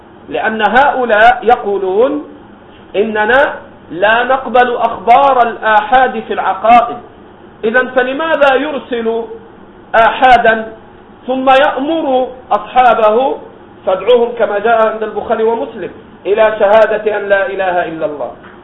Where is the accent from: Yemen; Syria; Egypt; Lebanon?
Egypt; كأهل البدع هؤلاء الذين ظهروا في بلدنا مصر وغيره